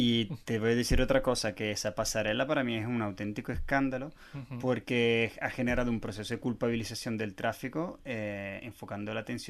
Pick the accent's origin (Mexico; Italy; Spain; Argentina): Italy; Bergamo, Lombardy; yo lo vi, por ejemplo, implantado en mi ciudad de origen en Italia, que la nombramos antes, que es Bérgamo, que es una ciudad también muy amiga del coche y bastante poco amiga de la bicicleta